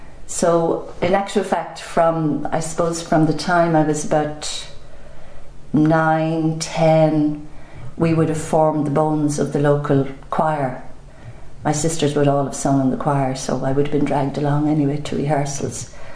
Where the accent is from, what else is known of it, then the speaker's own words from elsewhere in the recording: Slane, Leinster, Ireland; born there; I was born in Slane in 1949. I come from a large family.